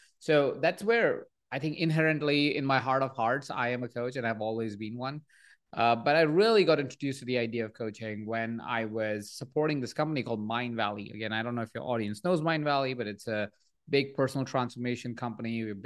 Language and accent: English; Jaipur, Rajasthan, India; So I was born in India. I was born in Jaipur, a small town, 23 people sharing the same space.